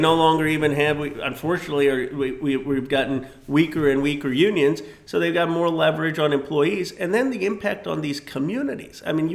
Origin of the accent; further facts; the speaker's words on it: California, United States; I come from Silicon Valley. I come from one of the wealthiest, I think it was the fourth wealthiest or fifth wealthiest district in the country.